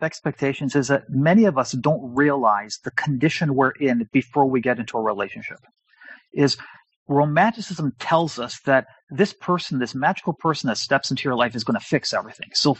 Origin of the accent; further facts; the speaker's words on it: Canada; I'm born and raised in Canada. I grew up in a metropolitan city. I'm a white guy.